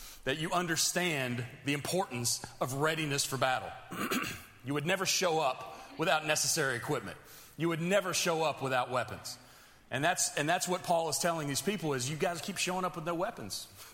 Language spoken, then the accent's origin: English; England, United Kingdom; Hey, you know I'm the English guy, so I got to give you some Shakespeare tonight.